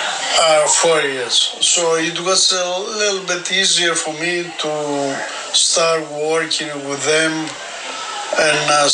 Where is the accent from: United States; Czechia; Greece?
Greece; English is a second language; It was the civil war when I grew up in Greece.